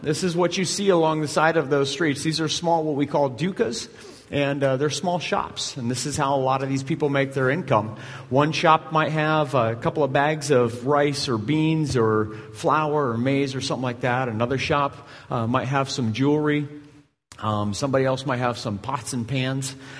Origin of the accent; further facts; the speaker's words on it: Duvall, Washington, United States; When people ask us where we're from, we say we're from Duval, Washington at Adventure.